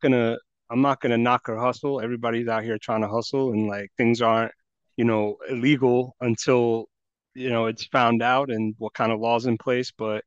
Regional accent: New Jersey, United States; now in Charleston, United States; I'm from New Jersey. I transplanted down south in Charleston.

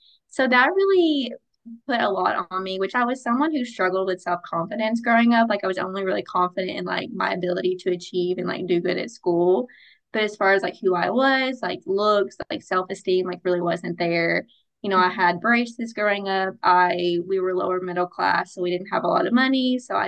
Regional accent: the South, United States; So I grew up in the South.

